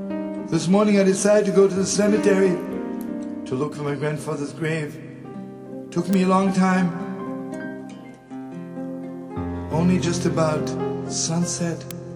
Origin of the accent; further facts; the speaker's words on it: Lodz, Łódź Voivodeship, Poland; born there; English is a second language; I was born in Lodz. And when the Germans came to Lodz, I was 4 years old.